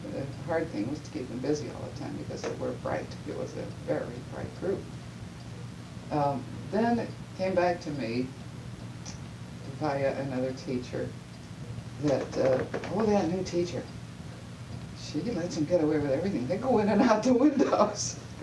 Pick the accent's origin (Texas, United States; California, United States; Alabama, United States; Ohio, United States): Ohio, United States; Youngstown; I was born in Youngstown. My father was a doctor, general practitioner in town.